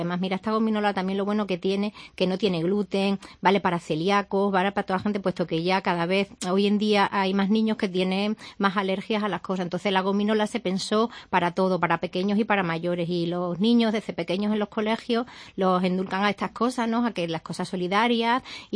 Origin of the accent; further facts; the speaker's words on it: Extremadura, Spain; y aquí en Extremadura tenemos muy buenas empresas. Y nosotros, como extremeños, nos gusta comprar los productos a empresas extremeñas